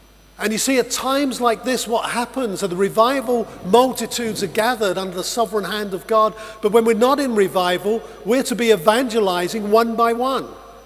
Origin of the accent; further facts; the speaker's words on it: England, United Kingdom; You know, I'm from England.